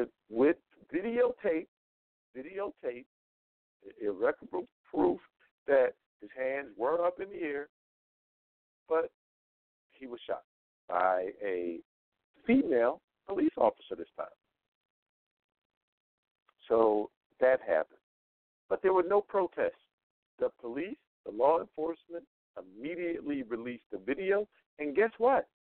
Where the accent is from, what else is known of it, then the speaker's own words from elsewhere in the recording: North Carolina, United States; This happened in my home state of North Carolina. Now, North Carolina, similar to Nevada, is open carry state.